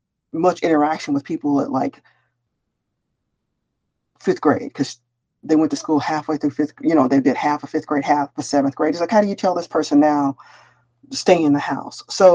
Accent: Denver, Colorado, United States; And I said, I was born in, Denver, Colorado. I'm from Denver, Colorado.

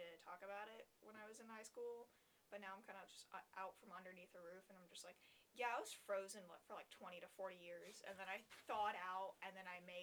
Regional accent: Port St. Joe, Florida, United States; I lived in my hometown of Port St. Joe, Florida, seven and a half hours from campus. Small town, smaller than the population of the school.

